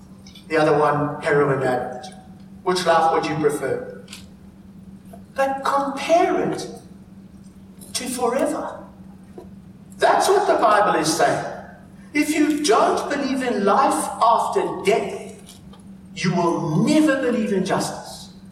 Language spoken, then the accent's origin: English; South Africa; now in Australia; I'm a South African, so I didn't know this happened.